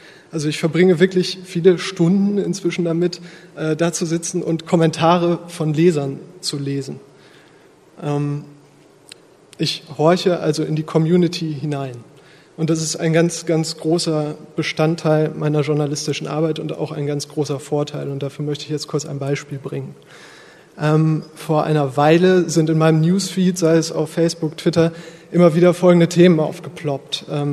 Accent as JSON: {"language": "German", "town": "Bielefeld", "region": "North Rhine-Westphalia", "country": "Germany", "said": "Also ich komme auch aus Bielefeld, noch ein bisschen provinzieller. Ich habe gar nicht in Hamburg studiert, sondern in Bielefeld."}